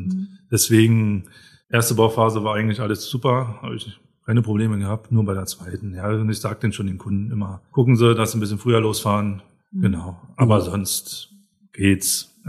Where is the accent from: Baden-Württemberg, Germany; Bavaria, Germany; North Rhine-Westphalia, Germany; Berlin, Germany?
Berlin, Germany; Nein, ich komme nicht ursprünglich aus Hanschesheim, auch nicht aus Brandenburg, sondern aus Berlin.